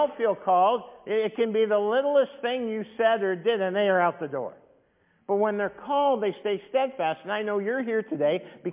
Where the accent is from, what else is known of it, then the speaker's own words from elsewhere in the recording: Canada; also born or lived in Ireland; I came down from Canada. I mean, I was born in Ireland. Parents moved to Canada when I was four. I grew up in Canada.